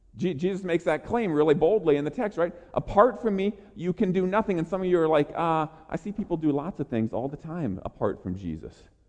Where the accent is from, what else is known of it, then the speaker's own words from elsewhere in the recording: Oregon, United States; also born or lived in Colorado; when I was growing up in Oregon.